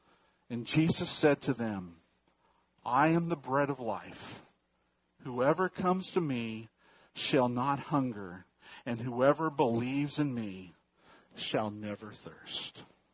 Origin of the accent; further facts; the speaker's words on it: California, United States; I grew up in the San Joaquin Valley, the breadbasket of the United States.